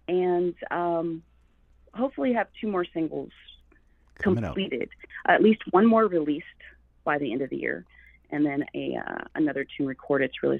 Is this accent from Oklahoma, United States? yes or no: yes; Okemah, Oklahoma, United States; moved away as an adult; now in California, United States; I grew up in Okemah, Oklahoma. Born and raised there. In fact, that was, you know, where I lived up until I moved to California.